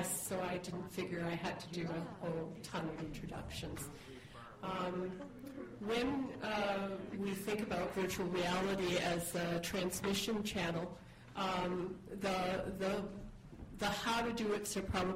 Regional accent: Toronto, Ontario, Canada; from Toronto

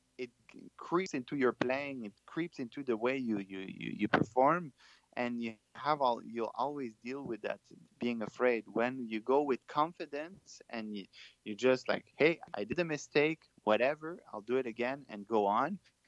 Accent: Quebec, Canada; accent: French; English is a second language; origin, so my mom is from Poland and my dad is from Canada. So I'm more specifically from Quebec, because in Quebec we speak French. So that's why my big French accent.

